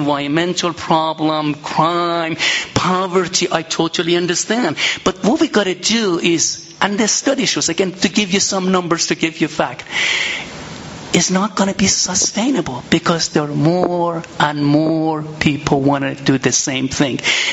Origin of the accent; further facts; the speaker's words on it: Iran; English is a second language; when I was growing up in Iran, I didn't have that luxury.